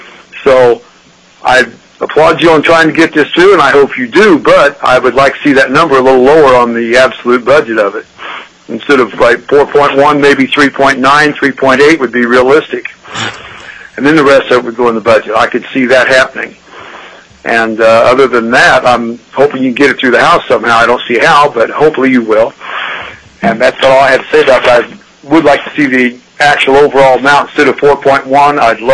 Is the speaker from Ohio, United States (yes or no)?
no; Big Lake, Alaska, United States; I'm from Big Lake. I came in to speak as a citizen.